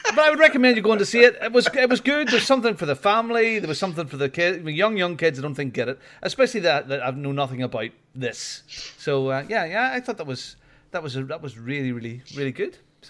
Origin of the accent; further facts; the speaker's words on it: Mexico; We went to see Coco. And it was like a documentary about life in my hometown. And all about Mexico and the Day of the Dead.